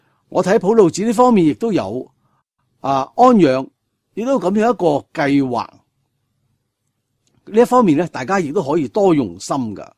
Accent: China; 念佛就是我们中国人的生命。

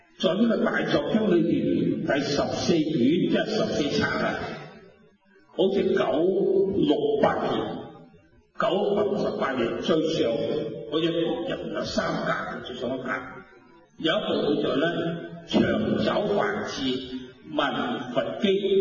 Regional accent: China; 我哋中国人嘅人种啊，每样家高唔大啊

